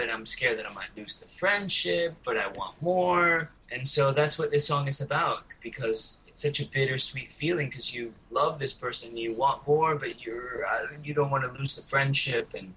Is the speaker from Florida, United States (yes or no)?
yes; Miami, Florida, United States; because I'm originally from Miami, and not that many people come to Miami